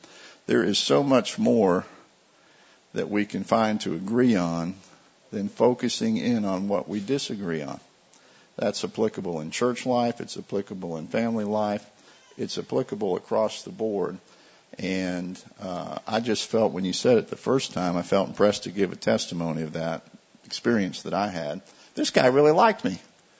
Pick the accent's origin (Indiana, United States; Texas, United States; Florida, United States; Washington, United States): Florida, United States; because I grew up in Florida, I knew all the stuff, the chemicals, the fertilizers.